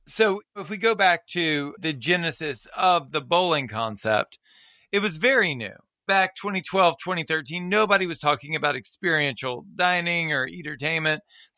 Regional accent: Baton Rouge, Louisiana, United States; I was born and raised in Baton Rouge, and I opened a bar on Hollywood Boulevard.

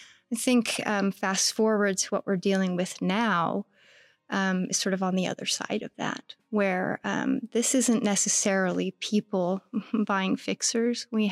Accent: Salem, Oregon, United States; now in Portland, United States; I grew up in Salem, Oregon. I came to Portland in 2002 to live.

